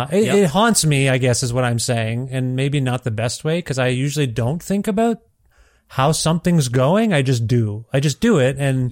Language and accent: English; Canada; it was weird growing up as an Indian kid in Canada they felt like, what the hell? We moved to Canada.